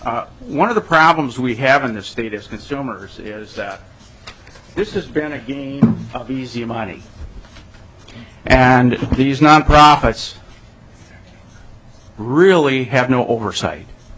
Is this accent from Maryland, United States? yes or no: no; Edina, Minnesota, United States; I'm from Edina, Minnesota.